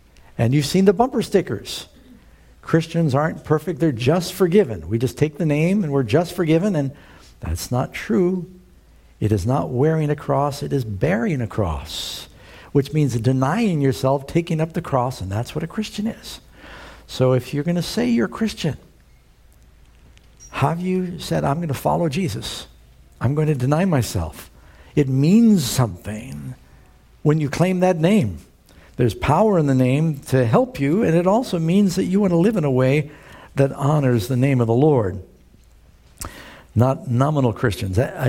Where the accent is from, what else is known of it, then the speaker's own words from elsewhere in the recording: New York City, New York, United States; I kind of knew, you know, I grew up in New York City, I'm not a dummy.